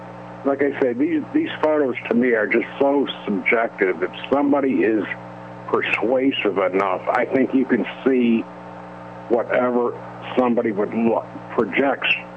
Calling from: New York, United States; from New York.

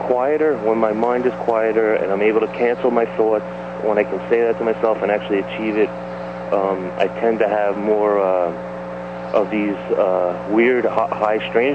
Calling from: New York, United States; I'm calling from New York.

